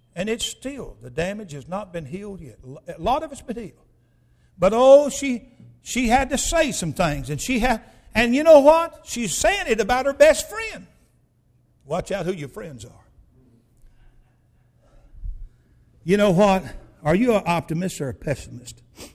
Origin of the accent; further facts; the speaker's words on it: Chattanooga, Tennessee, United States; I grew up in Chattanooga. I was a bus kid there at Highland Park.